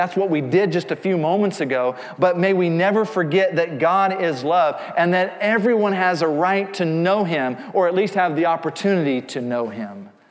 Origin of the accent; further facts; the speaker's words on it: Indiana, United States; now in Kansas, United States; I'm originally from Indiana, but now being in Kansas, you know, almost 25 years, my kids have been born and raised here. I'm Kansan.